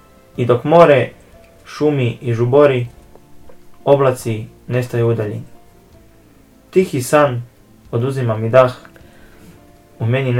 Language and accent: Croatian; Delnice, Primorje-Gorski Kotar County, Croatia; dolazim iz Delnica, pohađam treći razred opće gimnazije također u Delnicama